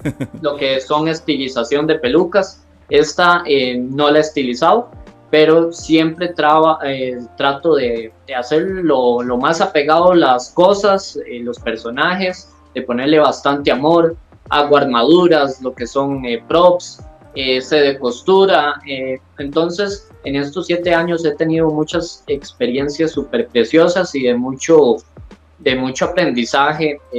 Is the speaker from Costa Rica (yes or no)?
yes; Costa Rica; no es porque soy tico, no voy a tener oportunidades.